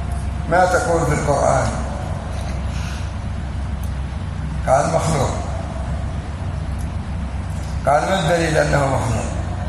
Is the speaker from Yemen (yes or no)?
yes; Yemen; accent: Yemeni; يعني على لهجتنا اليمنية